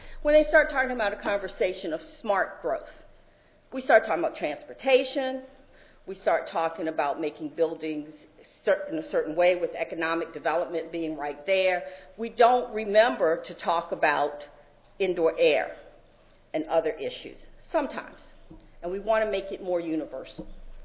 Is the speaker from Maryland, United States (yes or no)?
yes; Baltimore, Maryland, United States; I am from Baltimore and I am from Northwest.